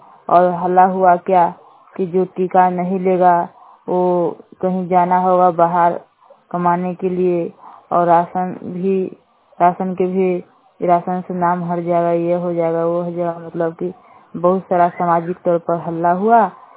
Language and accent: Hindi; Bishanpur Bathua, India; और बिशनपुर बथुआ के रहने वाली हूँ। वार्ड 7